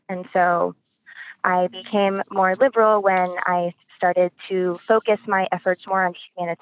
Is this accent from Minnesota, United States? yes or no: no; Georgia, United States; Well, that really just came more from my perspective growing up in Gwinnett, where I grew up.